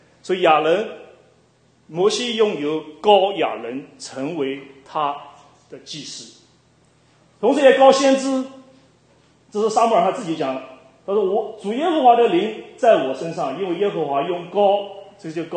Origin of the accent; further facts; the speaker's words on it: China; 那么我就想到我中国人，我从来没用过这个。